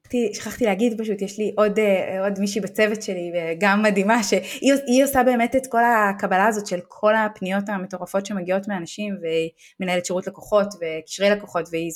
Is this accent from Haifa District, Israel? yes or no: yes; Haifa, Haifa District, Israel; אז יש את הקרקע של העץ, שזה, אתה יודע, חיפה, איפה שגדלתי, ישראל וכו וכו